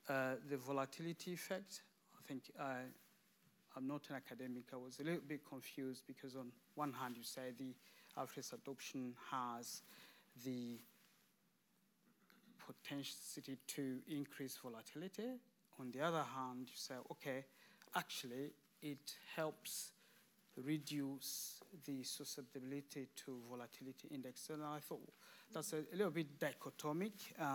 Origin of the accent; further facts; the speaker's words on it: Belgium; So I come from Belgium.